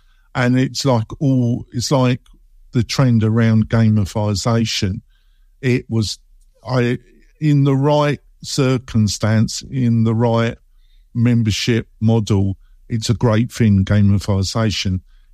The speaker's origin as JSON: {"language": "English", "region": "England", "country": "United Kingdom", "said": "I'm English to my core."}